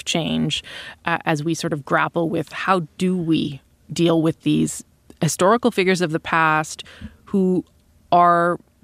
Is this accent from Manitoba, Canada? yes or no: yes; Winnipeg, Manitoba, Canada; I'm from Winnipeg, and I went to a high school called Churchill High School.